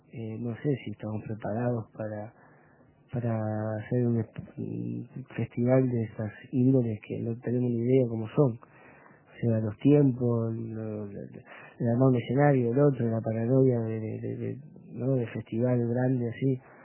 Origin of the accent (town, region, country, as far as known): Uruguay